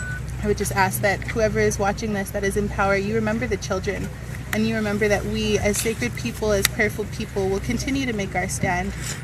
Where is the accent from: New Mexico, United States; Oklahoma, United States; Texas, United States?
New Mexico, United States; Laguna Pueblo; I come from the Hickory Apache Nation in Laguna Pueblo in New Mexico.